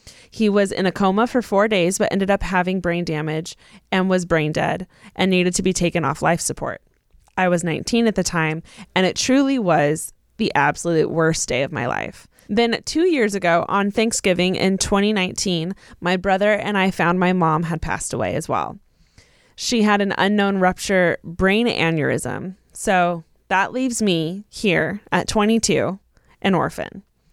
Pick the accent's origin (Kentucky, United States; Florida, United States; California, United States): California, United States; I'm also from California.